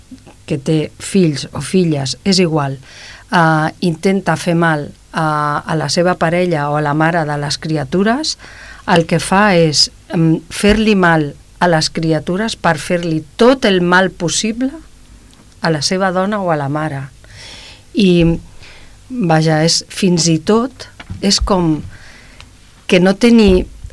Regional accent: El Prat de Llobregat, Catalonia, Spain; nosaltres vam néixer aquí al Prat, totes som del Prat. Ara ja sí que vivim al Prat.

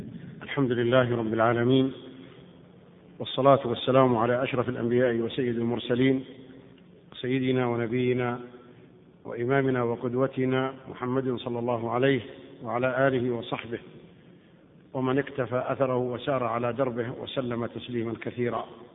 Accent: Abha, Asir, Saudi Arabia; born there; من مواليد مدينة أبها سنة 1361 للهجرة.

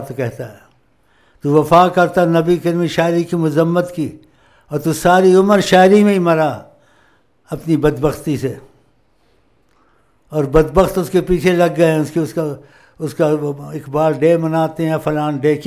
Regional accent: Punjab, Pakistan; میں پنجابی ہوں، میں تو یہی جانتا، اپنی زبان بھی بولتا ہوں.

